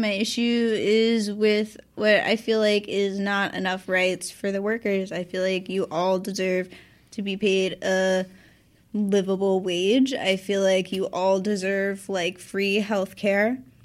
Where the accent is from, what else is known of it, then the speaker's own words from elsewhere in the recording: Southeast, United States; That was a lot of my friends' first jobs, like, growing up in the Southeast, you know?